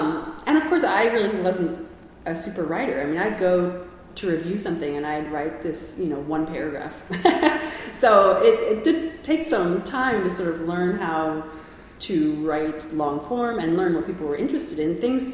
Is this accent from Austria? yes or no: no; Canada; now in Austin, United States; we moved here from Canada and there in the winter it gets minus 40.